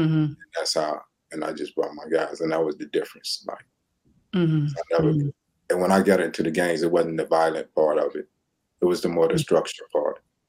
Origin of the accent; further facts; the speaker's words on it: Chicago, Illinois, United States; Well, I mean, the culture is beautiful. Even the inner city culture, everything we grew up with.